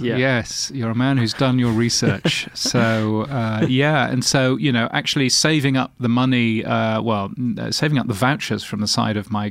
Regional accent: London, United Kingdom; Well, I was born in Hammersmith.

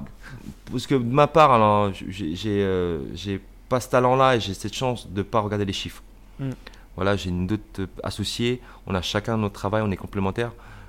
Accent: Rennes, Brittany, France; born there; je l'avais par la naissance, comme je suis né à Rennes.

